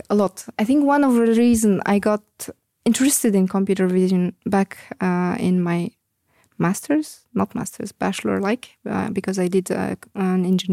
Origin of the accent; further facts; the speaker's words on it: Ariana, Tunisia; English is a second language; moved away as an adult; now in Luxembourg; I grew up in Tunisia, mm-hmm. In the capital, in a city called Ariana, mm-hmm. Next to the capital. I mean, it's part of the capital.